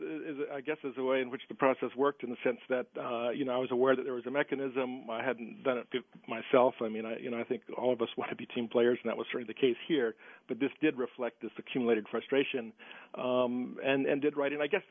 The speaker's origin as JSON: {"language": "English", "country": "Pakistan", "tie": "born or raised there", "said": "born and raised in Pakistan"}